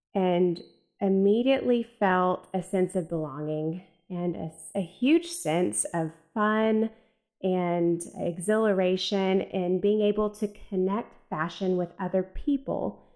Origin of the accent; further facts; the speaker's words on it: Texas, United States; I grew up in East Texas with two amazing grandmothers that were incredibly high fashion for our time and place.